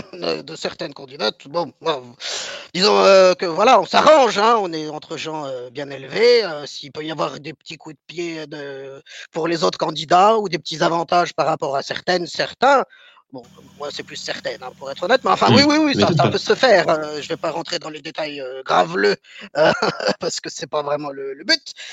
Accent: Belgium; parce que je viens de Belgique, ça s'entend peut-être un peu.

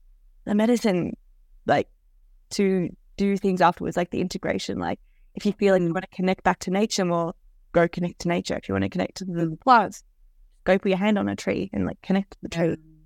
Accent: Melbourne, Victoria, Australia; because I grew up in Melbourne.

